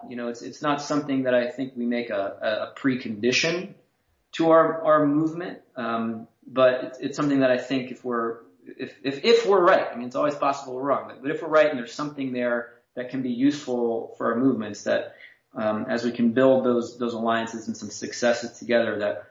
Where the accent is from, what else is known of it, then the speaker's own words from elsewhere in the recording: Midwest, United States; You know, I grew up in the Midwest where there's still a much more vibrant sort of right wing to fight against.